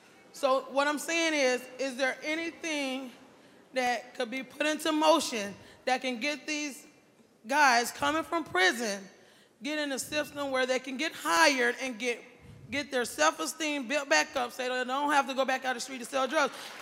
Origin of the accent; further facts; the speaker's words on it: Kissimmee, Florida, United States; I'm from Kissimmee, Florida.